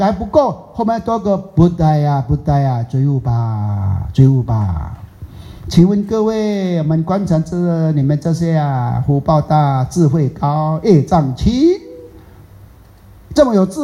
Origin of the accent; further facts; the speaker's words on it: Fujian, China; 所以我们福建话有一句话叫做